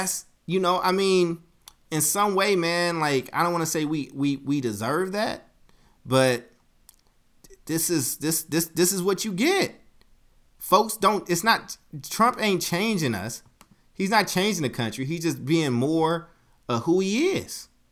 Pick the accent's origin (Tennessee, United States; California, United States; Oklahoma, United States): California, United States; Oakland; also born or lived in Chicago; I call Oakland my hometown, but my birthplace of Chicago.